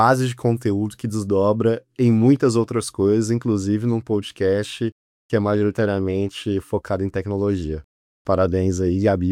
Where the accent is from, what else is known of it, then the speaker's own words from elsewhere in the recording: Minas Gerais, Brazil; eu sou mineiro, né? E mineiro gosta de ir para barzinho e ficar conversando.